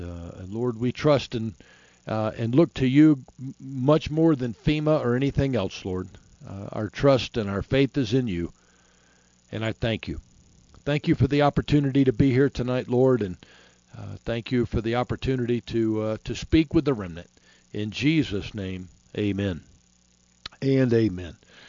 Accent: Florida, United States; moved away as an adult; I'm from Florida. I was born and raised down there, and spent the first 25, 30 years of my life down there, most of it.

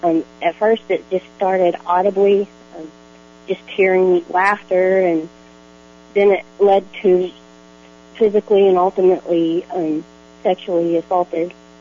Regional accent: Oklahoma City, Oklahoma, United States; I'm from Oklahoma City.

